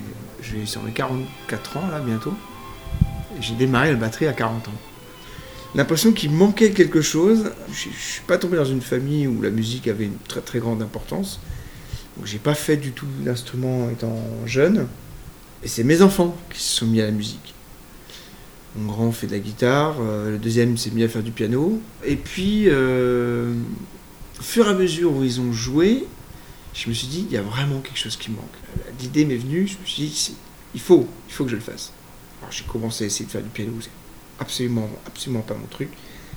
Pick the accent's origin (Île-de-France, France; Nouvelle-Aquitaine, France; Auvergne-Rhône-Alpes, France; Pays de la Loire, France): Nouvelle-Aquitaine, France; Mont-de-Marsan; moved away; also born or lived in Saint-Malo; Donc je suis né à Saint-Malo, mais j'ai pratiquement pas vécu là-bas. Mon père était militaire, donc on est parti tout de suite à Mont-de-Marsan. J'ai vécu presque 10 ans à Mont-de-Marsan.